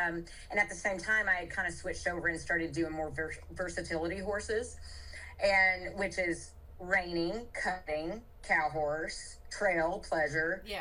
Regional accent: Georgia, United States; growing up on the East Coast, you know, in Georgia

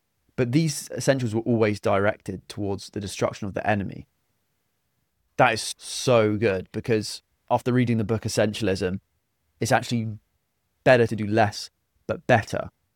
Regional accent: South East England, United Kingdom; because I'm from Kent and a lot of the fights would have been happening directly over my house

